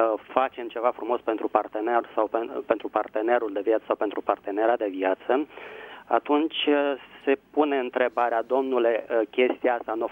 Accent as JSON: {"language": "Romanian", "region": "Bucharest", "country": "Romania", "said": "vă sunt din București."}